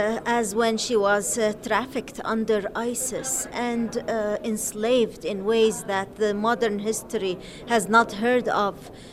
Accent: Iraq; I come from Iraq.

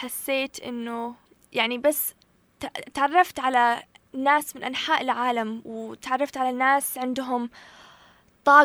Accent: Canada; also born or lived in Yemen; now in New York, United States; فأنا ولدت في اليمن بس تربيت في كندا

